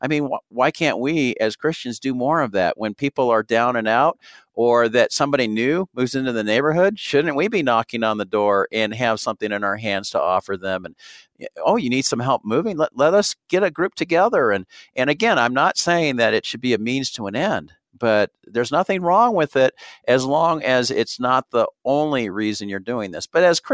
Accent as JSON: {"language": "English", "region": "California", "country": "United States", "lives_now": "Utah, United States", "said": "And I'm from Southern California. I went to church that had 7,000 people and they had a huge youth group."}